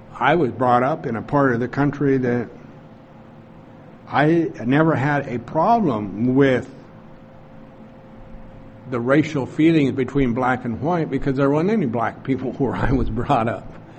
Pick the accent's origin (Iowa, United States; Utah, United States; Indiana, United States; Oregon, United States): Oregon, United States; you're going to have a different feeling than what I would have having been growing up in Oregon.